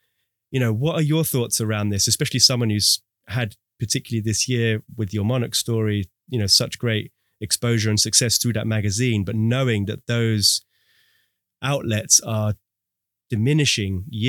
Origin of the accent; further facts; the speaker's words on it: United Kingdom; because I'm British